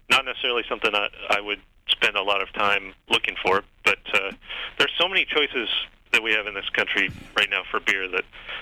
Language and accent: English; Olympia, Washington, United States; We also did Olympia, which was one I was looking forward to since that's my hometown.